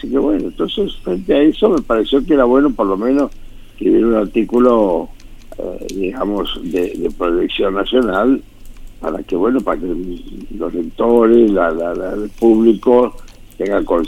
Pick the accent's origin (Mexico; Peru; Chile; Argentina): Argentina; Resistencia, Chaco; Lo estoy escuchando desde acá, desde Resistencia, desde el Chaco. Yo soy chaqueño, y acá. Sí, soy de ascendencia italiana, obviamente, pero ya con... ya son varias generaciones argentinas, así que acá soy chaqueño nomás.